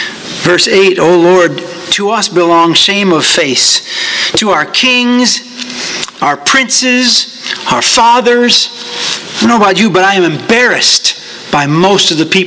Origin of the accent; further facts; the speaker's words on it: United States; There is a part of me when I leave this country that is embarrassed to tell people I'm an American.